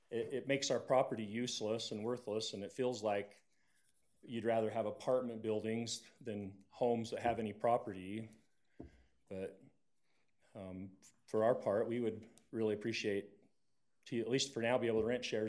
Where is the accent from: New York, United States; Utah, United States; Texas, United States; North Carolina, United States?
Utah, United States; South Jordan; 2621 West, Horseshoe Circle. Even though I live on Horseshoe Circle, I grew up in South Jordan, just up across from the high school, and I grew up using the water out of this canal.